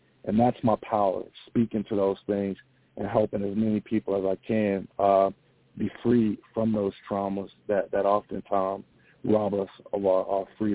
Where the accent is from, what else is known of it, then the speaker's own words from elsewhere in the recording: West Palm Beach, Florida, United States; Well, I was born and raised in the Dunbar Village Housing Projects, right off of Tamarind in West Palm Beach.